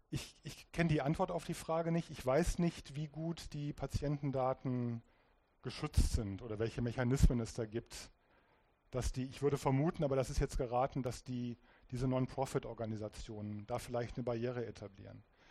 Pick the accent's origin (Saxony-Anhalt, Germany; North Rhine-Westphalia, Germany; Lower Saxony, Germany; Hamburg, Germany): North Rhine-Westphalia, Germany; Ratingen; Ich komme aus Ratingen, zwischen Düsseldorf und Essen.